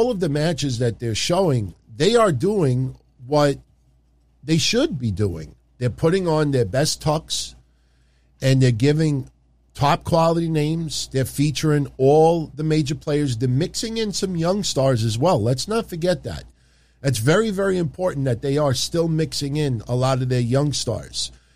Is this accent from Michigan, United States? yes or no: no; Queens, New York, United States; they're going to be next week right in my hometown, Queens, New York, my vicinity.